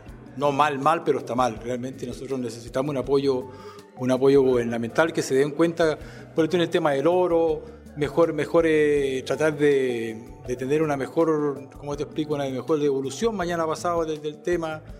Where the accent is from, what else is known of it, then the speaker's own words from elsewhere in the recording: Taltal, Antofagasta, Chile; en mi pueblo, en Taltal, de donde soy yo